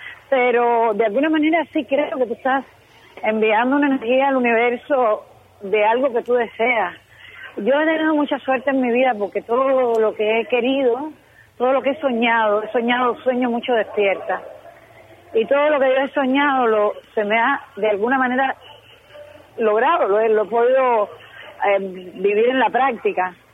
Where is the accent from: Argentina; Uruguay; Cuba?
Cuba; moved away; Yo salí de Cuba en el año 96